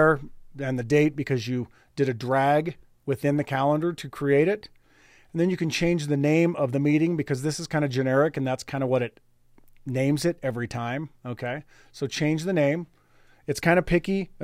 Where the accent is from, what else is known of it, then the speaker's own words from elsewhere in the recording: Lander, Wyoming, United States; now in Laramie, United States; So I'm a Wyomingite. It's what I remember. It's what I know. I grew up in Lander and then came straight to Laramie, and I still live in Laramie.